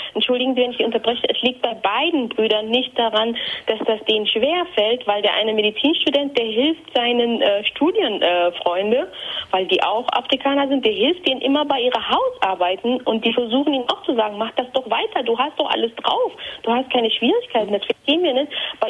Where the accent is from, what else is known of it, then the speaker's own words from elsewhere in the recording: Eritrea; Also ich komme ursprünglich aus Eritrea, also Nachbarland Äthiopien.